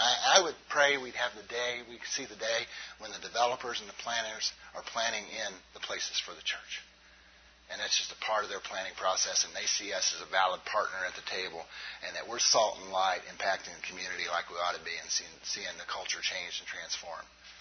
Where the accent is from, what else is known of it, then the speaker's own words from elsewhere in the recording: Illinois, United States; Now, I'm from Southern Illinois, and I say both.